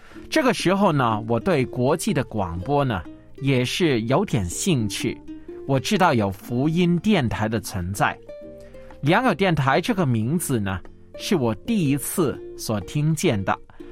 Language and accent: Chinese; Macau; 我是澳门的